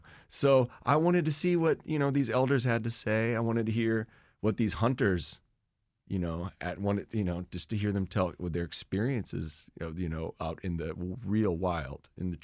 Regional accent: Kotzebue, Alaska, United States; And I'm born and raised in Kotzebue, and he was from Notek.

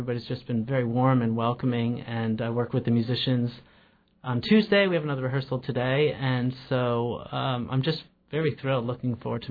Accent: New Haven, Connecticut, United States; Well, I'm a native New Englander, actually. I grew up in New Haven and went to school in Rhode Island.

